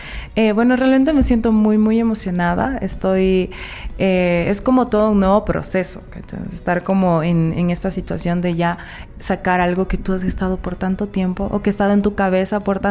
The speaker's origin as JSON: {"language": "Spanish", "town": "Ibarra", "region": "Imbabura", "country": "Ecuador", "tie": "born or raised there", "said": "obviamente mis raíces del Valle del Chota siempre han estado ahí. Yo nací, crecí en Ibarra, pero yo iba todos los fines de semana, en vacaciones, siempre al Valle del Chota, a estar con mis abuelos y mi familia en general."}